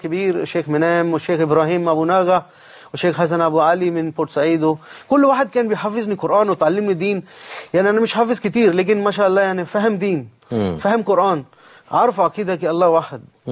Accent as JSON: {"language": "Arabic", "country": "India", "second_language": "Arabic", "lives_now": "Egypt", "said": "أنا أعيش هنا عشان كده أنا لازم أنا أشكرهم. لا يعني أنا فعلا شفته يعني أنا من هند لكن أنا لا بحب هند أكتر من مصر."}